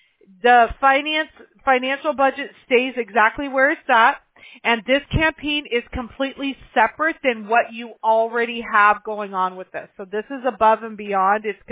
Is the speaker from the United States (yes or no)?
yes; Apple Valley, California, United States; I grew up in Apple Valley.